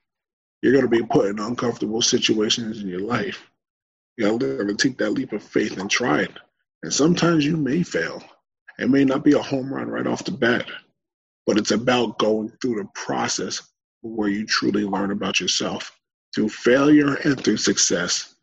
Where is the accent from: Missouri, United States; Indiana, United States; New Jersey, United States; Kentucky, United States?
New Jersey, United States; Woodbridge; I'm opening up a coffee shop in my hometown of Woodbridge, New Jersey, next summer.